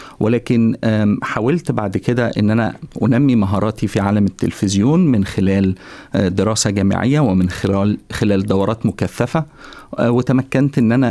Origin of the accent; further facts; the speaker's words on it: Egypt; أنا كنت متواجد في مصر، طبعا أنا مصري، وكنت متواجد في مصر في عام 2011